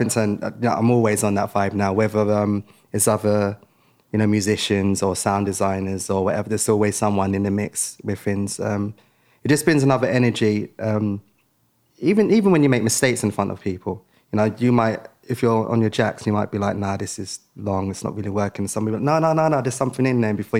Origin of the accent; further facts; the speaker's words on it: Tottenham, London, United Kingdom; I grew up in Tottenham, in an estate around Tottenham, and my big dream was just to get out of that and travel the world